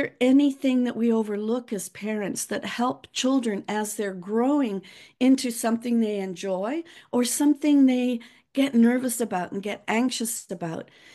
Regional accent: Liverpool, North West England, United Kingdom; accent: Liverpool; They loved my little Liverpool accent and all the rest of it.

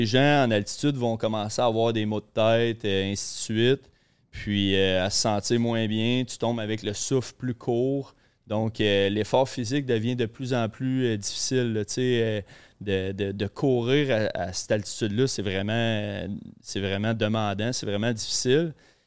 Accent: Drummondville, Quebec, Canada; Oui, je viens de Drummondville. J'ai grandi ici, puis je vis encore ici.

